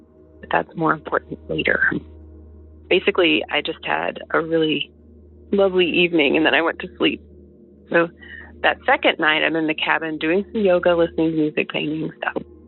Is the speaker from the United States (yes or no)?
yes; Asheville, North Carolina, United States; I'm from Asheville, North Carolina.